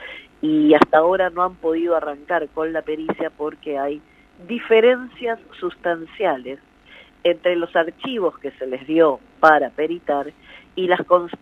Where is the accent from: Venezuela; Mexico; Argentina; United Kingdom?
Argentina; soy una ciudadana, soy una argentina